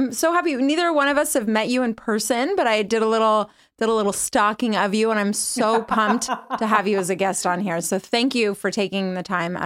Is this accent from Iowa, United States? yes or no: no; Berkeley, California, United States; I'm a California native. So I grew up in the Bay Area. I was technically born in Oakland, but my mom was going to grad school at Berkeley.